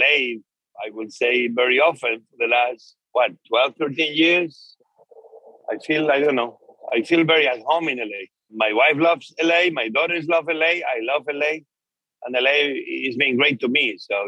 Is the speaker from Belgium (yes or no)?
no; Spain; Listen, remember, I'm from Spain, okay?